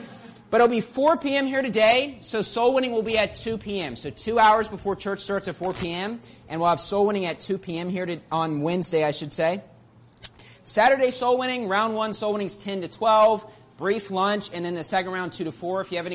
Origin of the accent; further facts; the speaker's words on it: West Virginia, United States; accent: country accent; I grew up in West Virginia. I can't help it but sing it with a country accent and this big twang in my voice.